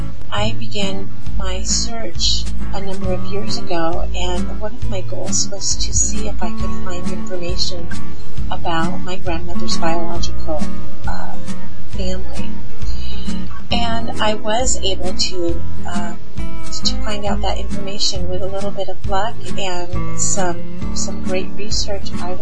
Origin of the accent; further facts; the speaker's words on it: Alaska, United States; I grew up in Southeast Alaska, about 3,000 miles away from the rest of my family who were living in Western Michigan.